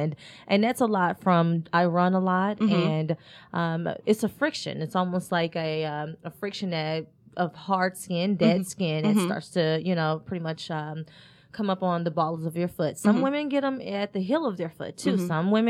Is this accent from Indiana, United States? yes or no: yes; Indianapolis, Indiana, United States; But growing up, I'm from Indianapolis, Indiana.